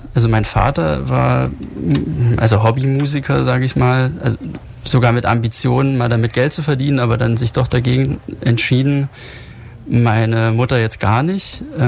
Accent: Dresden, Saxony, Germany; born or raised there; also born or lived in Fulda

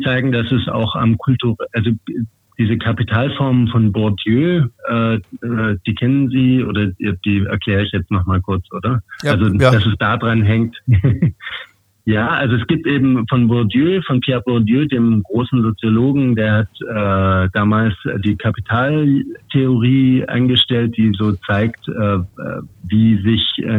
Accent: Germany; first language German; spreche muttersprachlich Deutsch. Also ich bin dann quasi postmigrantisch, nennt man das dann. Also ich bin eigentlich Deutscher, aber habe halt eben migrantische Wurzeln.

